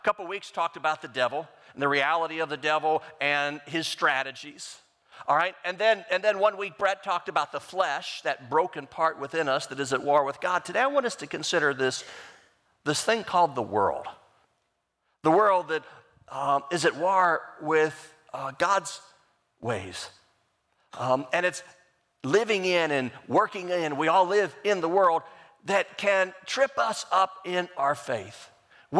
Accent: St. Louis, Missouri, United States; See, because we came from St. Louis where you don't have accents. We just have a good old American accent, right? I lived off of 44.

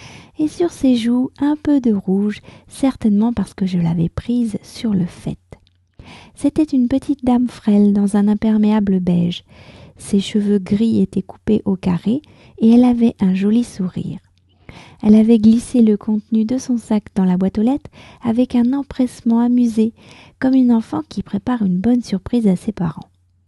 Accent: France; je suis française, j'habite près de Paris

